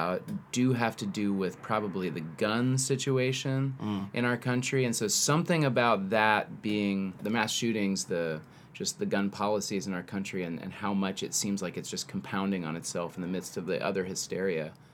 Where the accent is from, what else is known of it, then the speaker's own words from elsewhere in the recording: the South, United States; We're from the South.